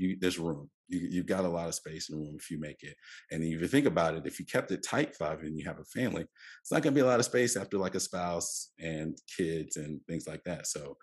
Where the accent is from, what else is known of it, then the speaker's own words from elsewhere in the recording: Carolina, United States; We're families from Carolina, so that'll tell you everything you need to know about basketball.